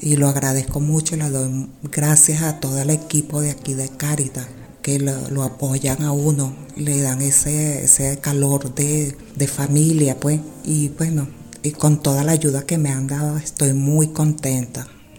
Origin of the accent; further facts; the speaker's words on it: Venezuela; now in Granada, Spain; llegué aquí a España, vengo de Venezuela